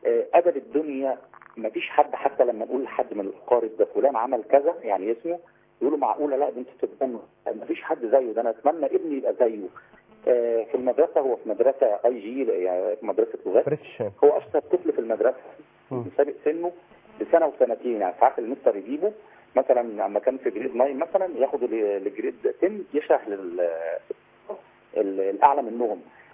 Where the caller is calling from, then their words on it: Saudi Arabia; معلش يا فندم، انا بكلمك من السعوديه